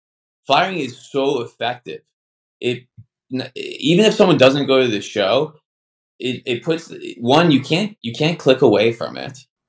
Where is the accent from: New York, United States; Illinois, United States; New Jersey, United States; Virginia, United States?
New Jersey, United States; I grew up in one in New Jersey.